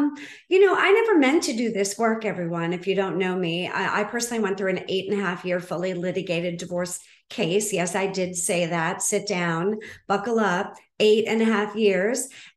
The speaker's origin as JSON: {"language": "English", "town": "Boston", "region": "Massachusetts", "country": "United States", "tie": "born or raised there", "said": "I grew up in Boston, and I know I don't have the accent, but I promise I really was born at Brigham and Women's Hospital."}